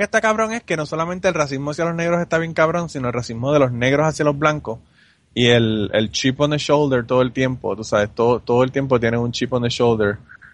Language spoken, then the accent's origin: Spanish; Puerto Rico; yo soy brown, yo soy puertorriqueño